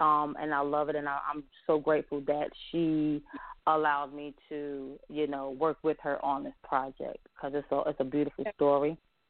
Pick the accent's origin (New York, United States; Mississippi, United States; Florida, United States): New York, United States; now in Phenix City, United States; And I'm a city girl in a country town because I'm from New York. You know, when I moved down here to Phoenix City, Alabama, is actually where I'm at now.